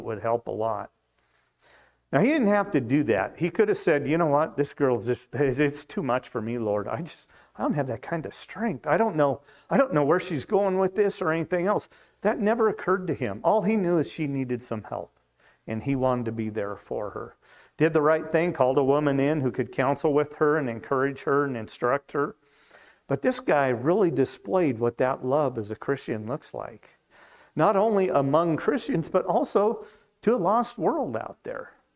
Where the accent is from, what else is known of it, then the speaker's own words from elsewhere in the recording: Wyoming, United States; So when I was a kid growing up in Wyoming, the home church I went to, there was a little old lady